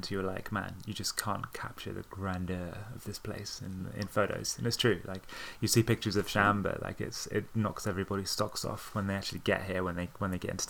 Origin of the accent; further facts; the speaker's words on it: United Kingdom; From in the UK where I grew up, which you could probably hear in my accent, right? I lived in the UK for years